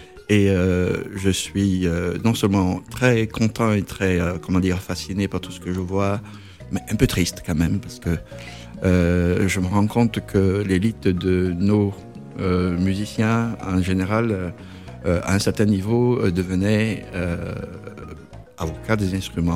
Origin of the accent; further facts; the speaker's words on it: Cameroon; moved away as an adult; also born or lived in Côte d'Ivoire; parce que je suis originaire du Cameroun.